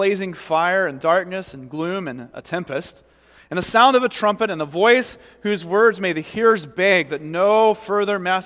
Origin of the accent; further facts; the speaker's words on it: Iowa, United States; I'm from Iowa, okay? So I learned at a very young age to watch out for deer. In fact, I was in one of the heaviest deer populated counties in Iowa.